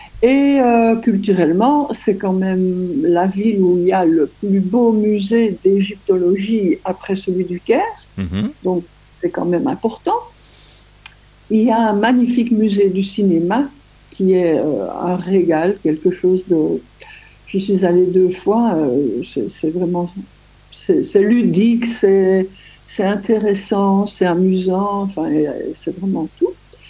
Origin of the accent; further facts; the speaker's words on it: Belgium; Oui, je suis belge d'ailleurs, hein. 100% pure belge, comme les vaches.